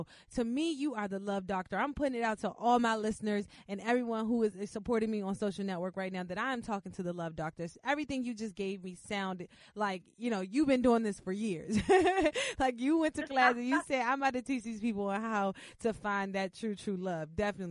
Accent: Washington metropolitan area, United States; I'm going back down to the DMV area, showing love to my hometown.

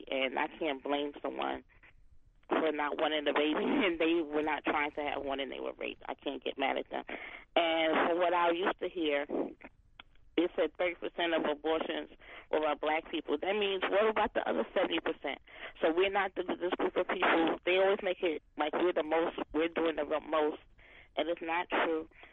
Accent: Brooklyn, New York, United States; now in Macon, United States; And I'm calling from Macon, but I'm from Brooklyn, New York.

